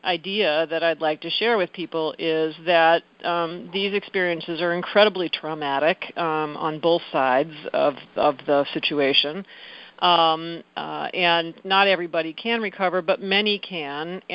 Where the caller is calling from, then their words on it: Boston, Massachusetts, United States; I'm coming from Boston.